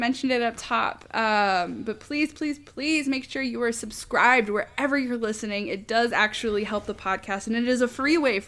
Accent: California, United States; I am from Northern California. Running in the grass in tumultuous terrain without shoes on is practically a national pastime.

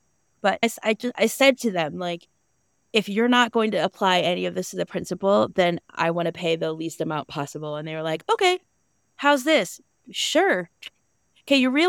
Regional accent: Delaware, United States; So being from Delaware, obviously, I've known Biden my whole life, or he's been my senator my entire life.

